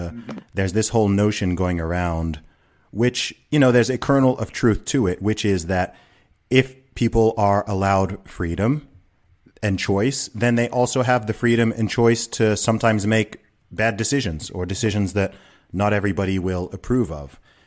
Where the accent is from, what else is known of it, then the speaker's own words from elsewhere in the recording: Saudi Arabia; I grew up in the Middle East, you know, I grew up in Saudi Arabia.